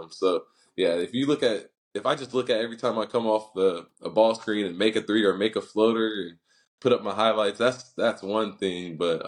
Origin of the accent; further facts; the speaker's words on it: Springfield, United States; growing up in Springfield, I feel like mistakes come in very different forms